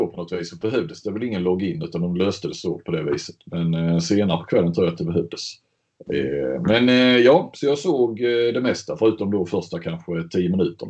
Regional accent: Bjärnebo, Skåne, Sweden; Men Ljunge är ju snarare Hässleholm och Bjärnebo där jag kommer ifrån.

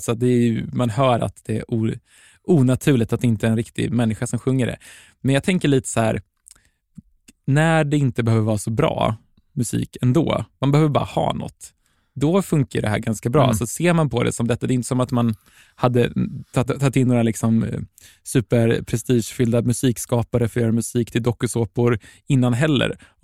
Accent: Östergötland, Sweden; jag är från Östergötland

